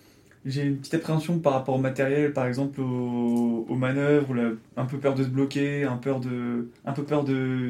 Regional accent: Nantes, Pays de la Loire, France; 25 ans. Moi, je suis nantais de naissance.

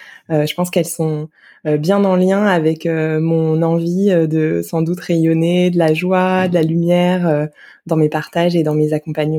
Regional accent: Yerres, Île-de-France, France; J'ai grandi à Hyères, dans l'Essonne.

